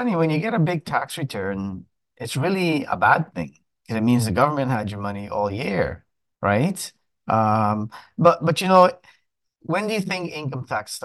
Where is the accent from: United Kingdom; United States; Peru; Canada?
Canada; Montreal, Quebec; I remember growing up in Montreal